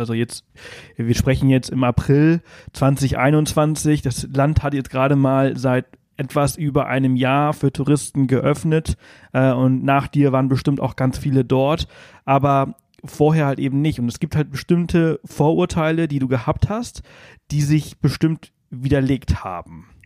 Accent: Spain; ich bin halt in Spanien aufgewachsen, was auch sehr religiös ist und wir mussten als Kinder ständig in die Kirche gehen

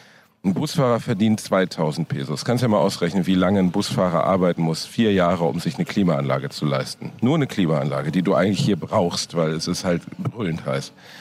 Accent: Germany

